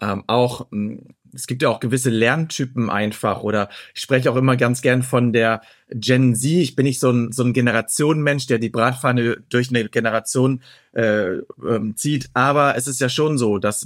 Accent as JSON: {"language": "German", "region": "Northern Germany", "country": "Germany", "said": "ich komme aus Norddeutschland. Aber meine Oma hat im Breisgau gewohnt"}